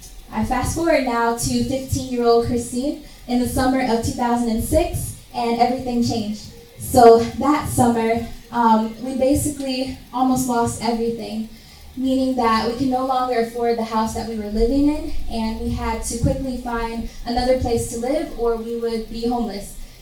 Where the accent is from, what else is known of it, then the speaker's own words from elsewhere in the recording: Cleveland, Ohio, United States; born there; I was born in Cleveland, Ohio. I think it's a wonderful city. And I was born in a family of three siblings, two sisters and one brother.